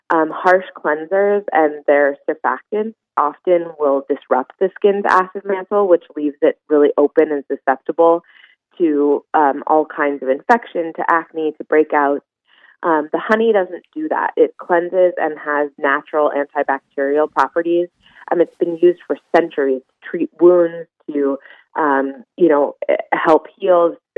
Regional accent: Hawaii, United States; My mom, I grew up in Hawaii, and my mom made most of the products for the spas and resorts that were in the island.

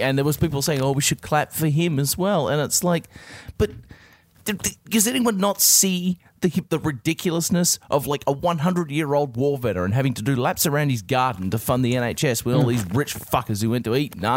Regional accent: Australia; I'm just going to lay it down on the line as an Australian who hasn't lived in the UK at all.

